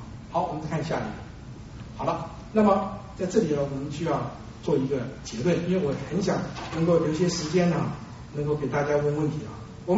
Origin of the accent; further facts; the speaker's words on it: Taiwan; moved away as an adult; now in United States; 我三十四年前从台湾到美国来的时候，我妈妈帮我整理行李，她知道我要到美国的密西根州啊去留学